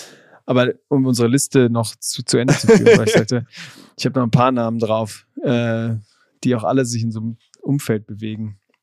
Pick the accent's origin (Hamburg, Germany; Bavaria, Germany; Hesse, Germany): Hamburg, Germany; Als Hamburger würde ich mich da nicht so weit aus dem Fenster lehnen